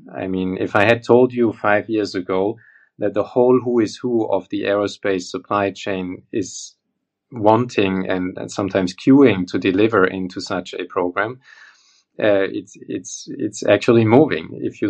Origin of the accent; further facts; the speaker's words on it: Freiburg, Baden-Württemberg, Germany; now in Munich, Germany; I grew up in Freiburg, which is in the southwest of Germany. We call it the Toscana of Germany because there's tons of wine and it's the warmest region. Very beautiful, very recreational, but less industrialized than